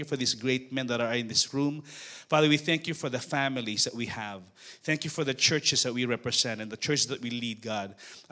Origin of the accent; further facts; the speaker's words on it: Manila, Metro Manila, Philippines; English is a second language; So basically, I was born in Tondo. So my background was, I know poverty. You know, I'm familiar with poverty. Growing up in Balot, Tondo